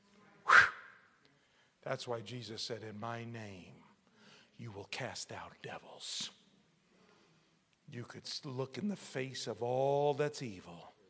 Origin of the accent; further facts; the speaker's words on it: Bronx, New York, United States; I could speak quickly. I'm from the Bronx. I could say a lot in a little time.